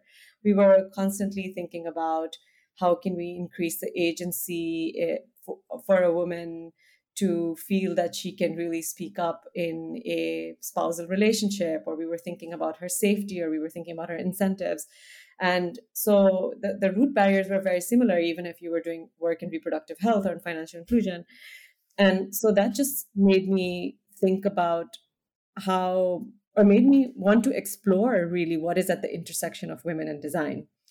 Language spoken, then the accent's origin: English; India; also born or lived in United States; now in Amsterdam, Netherlands; I grew up in India. I'm from India. I live now in Amsterdam. Spent a lot of my life also living in the United States.